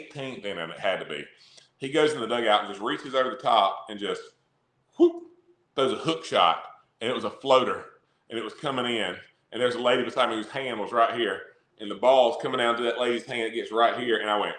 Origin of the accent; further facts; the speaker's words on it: Wrightsville, Georgia, United States; But growing up in Wrightsville, Washington County was just up the road from us.